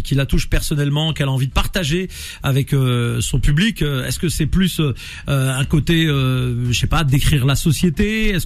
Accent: Chiffa, Blida Province, Algeria; moi je suis originaire de Chifa aussi à Blida.

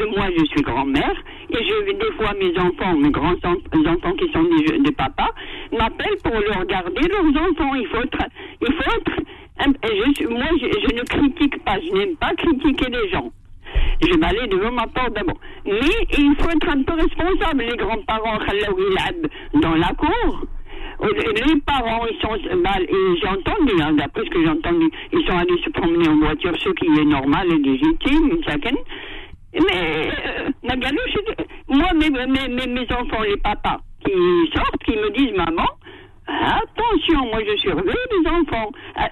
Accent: Nanterre, Île-de-France, France; Oui, moi, je suis de Nanterre

